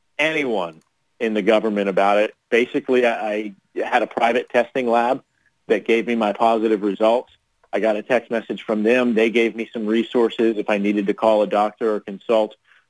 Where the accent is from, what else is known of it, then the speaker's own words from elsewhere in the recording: Jacksonville, Florida, United States; I'm 32 years old, born and raised in Jacksonville.